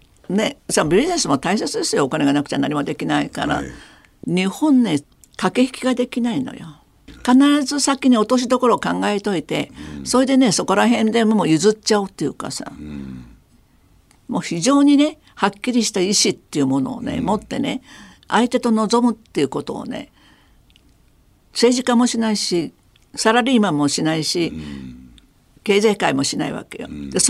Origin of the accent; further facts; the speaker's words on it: Taiwan; 私は中国人がよく分かってたし、台湾で生きてきたから、ね、日本の統治も経験したし、中国人も見てるし